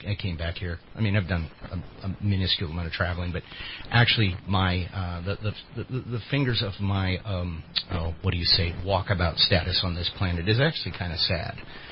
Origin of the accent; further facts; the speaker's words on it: United States; also born or lived in East Los Angeles, California; Since I was six. I was born in East L.A., and my parents moved me up here when we were six.